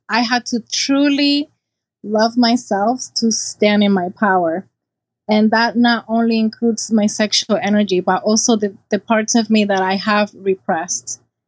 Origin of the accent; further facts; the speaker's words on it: Puerto Rico; in my family, we're from Puerto Rico and my father's family is from Palestine.